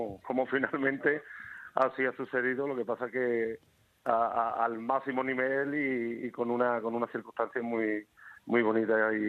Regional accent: Arahal, Andalusia, Spain; Yo estaba en mi pueblo, yo soy de Araal, de Sevilla

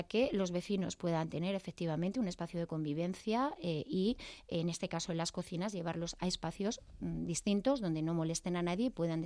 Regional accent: Castile and León, Spain; yo soy de Castilla y León

